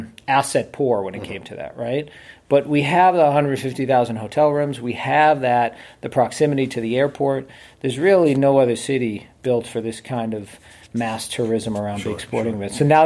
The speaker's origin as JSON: {"language": "English", "region": "Massachusetts", "country": "United States", "tie": "born or raised there", "said": "my home state of Massachusetts"}